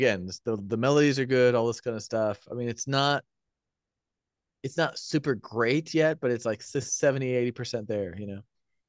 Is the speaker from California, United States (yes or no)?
yes; California, United States; I grew up in the Bay Area